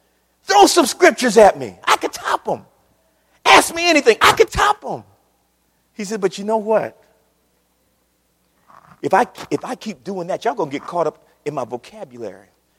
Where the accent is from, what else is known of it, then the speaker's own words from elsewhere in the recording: Akron, Ohio, United States; When Sister Person in the church that I grew up in Akron, Ohio, Sister Person was an old lady.